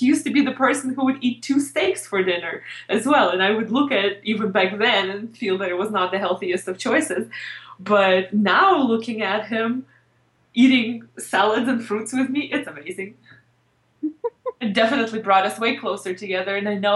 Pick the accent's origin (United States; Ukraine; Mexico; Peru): Ukraine; everybody around me really smoked back whenever I was growing up in Ukraine.